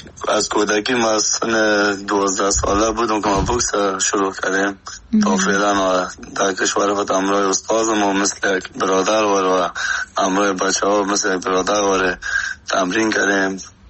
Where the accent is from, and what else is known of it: Afghanistan; moved away as an adult